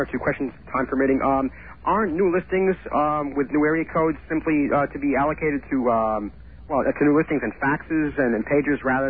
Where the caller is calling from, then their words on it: Manhattan, New York, United States; Oh, I'm all the way from Manhattan.